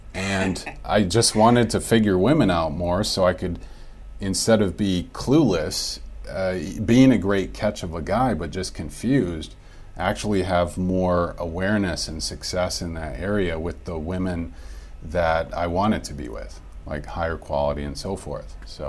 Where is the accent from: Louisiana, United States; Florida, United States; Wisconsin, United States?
Wisconsin, United States; now in Thailand; I'm originally from your Wisconsin.